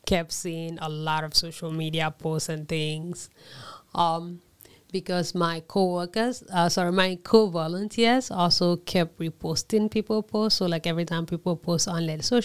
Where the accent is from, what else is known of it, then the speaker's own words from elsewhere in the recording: Liberia; moved away as an adult; now in Canada; I am from Liberia. I was born in the capital city in Liberia, and I was born during the Civil War.